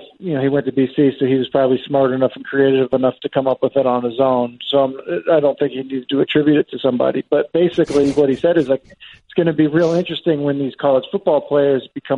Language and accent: English; Boston, Massachusetts, United States; I'm originally from Boston.